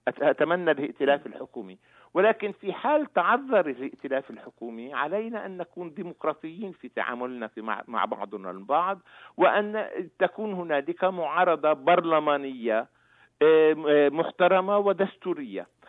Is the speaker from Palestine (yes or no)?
yes; Palestine; الآن بحب أخبرك نحن مجتمع فلسطيني مشتت ومبعثر ديموغرافيا